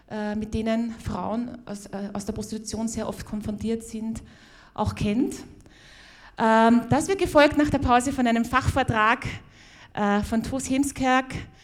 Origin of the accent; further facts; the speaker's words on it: Vienna, Austria; accent: Viennese; Falls ihr verwundert seid, mein Akzent ist wienerisch, also ich hoffe, ihr versteht mich trotzdem.